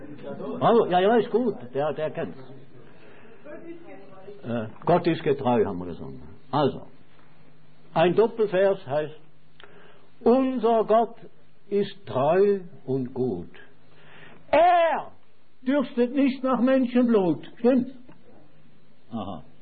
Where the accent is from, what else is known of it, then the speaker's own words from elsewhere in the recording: Switzerland; das sage ich mal als Schweizer